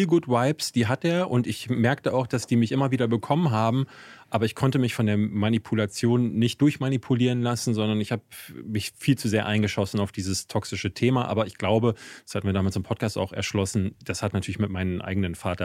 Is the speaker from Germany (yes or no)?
yes; Germany; Ich bin Deutscher, Berliner Jugendmeister im Schwimmen